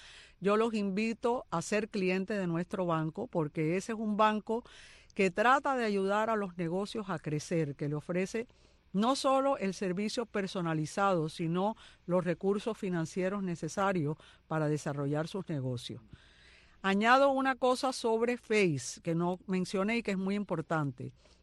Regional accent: Cuba; now in Miami, United States; en Miami hay solo dos mujeres presidentas de juntas directivas de banco y las dos somos cubanas.

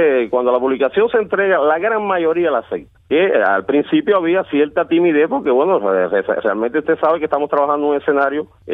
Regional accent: Cuba

